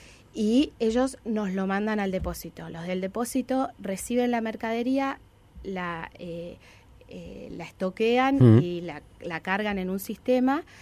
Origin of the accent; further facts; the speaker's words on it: Argentina; Yo soy argentina, entonces sabía que existían los bancos de alimentos allá.